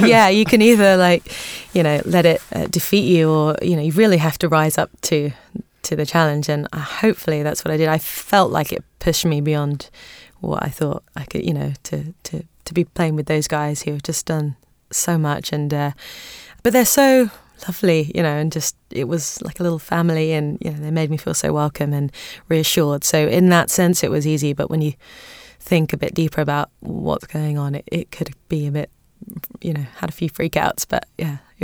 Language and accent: English; Bedford, East of England, United Kingdom; my hometown of Bedford.